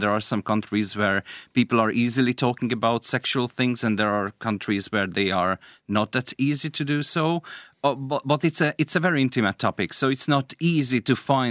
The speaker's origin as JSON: {"language": "English", "country": "Hungary", "second_language": "English", "moved": "as an adult", "lives_now": "Galway, Ireland", "said": "I'm coming from Hungary. I moved to Galway 5 years ago."}